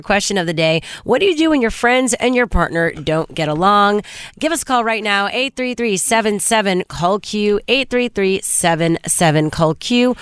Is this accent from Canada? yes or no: yes; Montreal, Quebec, Canada; It was all my friends were in town from Montreal, from my hometown, and they were all staying over